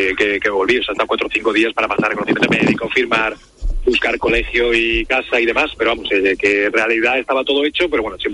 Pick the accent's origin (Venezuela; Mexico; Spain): Spain; Villanueva de la Serena, Extremadura; Estoy en mi pueblo, en mi hermana.